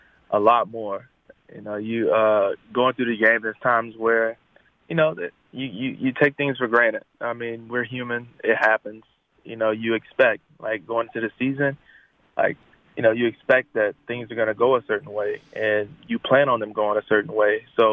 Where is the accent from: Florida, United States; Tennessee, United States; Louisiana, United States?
Florida, United States; Groveland; we ended up getting married in my hometown church in Groveland, Florida